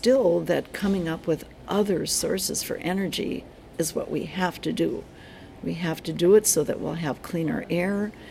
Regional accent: Milwaukee, Wisconsin, United States; I'm Anna's grandmother. I am 69 years old, and I grew up in Milwaukee, Wisconsin.

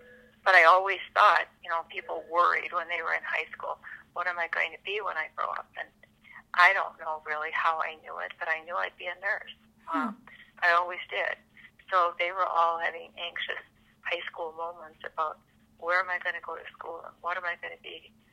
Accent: Kempton, Illinois, United States; I grew up in Illinois. The name of the town was Kempton, Illinois. It's a small rural community in Illinois, about 90 miles south of Chicago, and I grew up on a farm, one of eight children.

